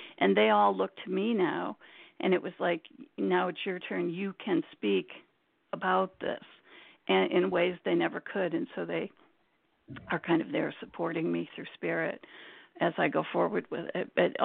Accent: Detroit, Michigan, United States; moved away as an adult; now in Boston, United States; And we were in Michigan, growing up around Detroit.

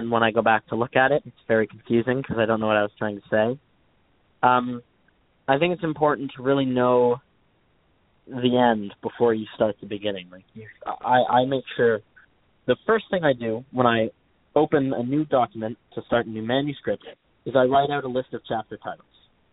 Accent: Toronto, Ontario, Canada; I'm from Toronto, Canada. I'm 19 years old.

